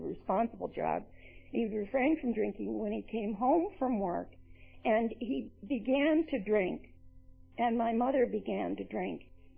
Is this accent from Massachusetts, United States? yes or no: no; New York, United States; I came from New York, and in New York, the areas are so large, I never even met a delegate.